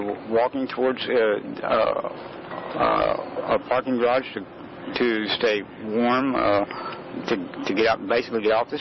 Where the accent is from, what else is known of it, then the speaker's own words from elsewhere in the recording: United States; you know, as an American and being here on in my lifetime and everything